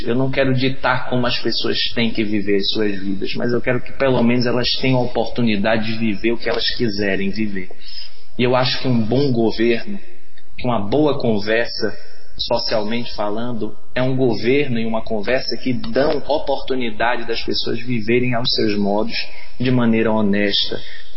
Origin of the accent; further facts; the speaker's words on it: Recife, Pernambuco, Brazil; born there; Quando eu nasci, lá em Recife, criança